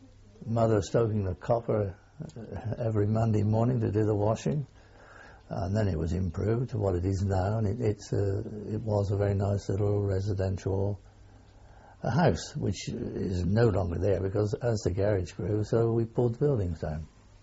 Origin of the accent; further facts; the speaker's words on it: Speen, South East England, United Kingdom; born there; I was born here in Spain, a little village just outside of Newbury, on the 8th of July 1923.